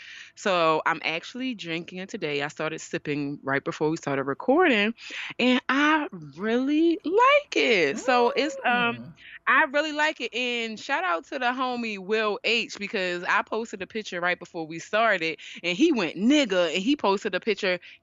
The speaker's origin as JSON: {"language": "English", "region": "Maryland", "country": "United States", "said": "since I'm from Maryland, we like to have crabs on this holiday weekend."}